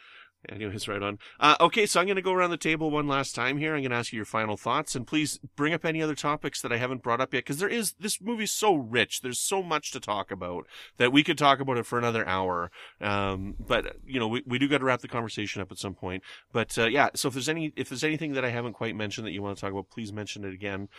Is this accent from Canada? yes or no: yes; Canada; I'm from Canada